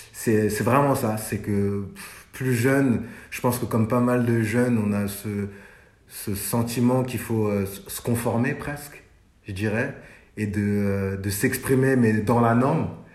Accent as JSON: {"language": "French", "town": "Sarcelles", "region": "Île-de-France", "country": "France", "tie": "born or raised there", "said": "j'ai grandi en cité, à Sarcelles, dans le Val d'Oise."}